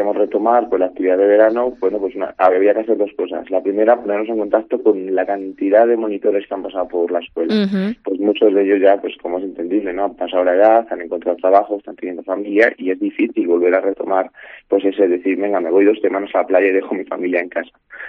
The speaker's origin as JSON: {"language": "Spanish", "town": "Segovia", "region": "Castile and León", "country": "Spain", "said": "Tenemos una ventaja que es que somos de Segovia. Y uh-huh. Segovia es una ciudad, en ese sentido, muy buena para esto."}